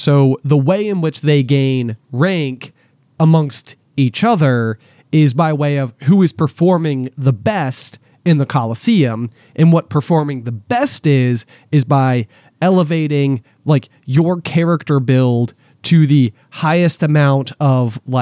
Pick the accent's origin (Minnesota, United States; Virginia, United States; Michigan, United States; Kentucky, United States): Virginia, United States; Roanoke; instead of growing up in Roanoke, Virginia, but drop me into like California